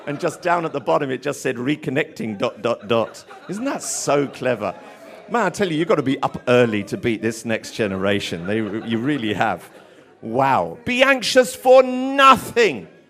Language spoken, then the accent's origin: English; Tottenham, London, United Kingdom; I grew up in Tottenham, so I know what's in that river.